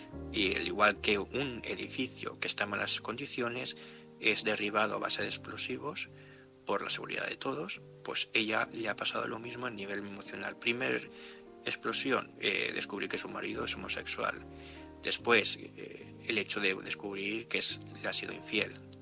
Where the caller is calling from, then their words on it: Gandia, Valencian Community, Spain; de Gandía.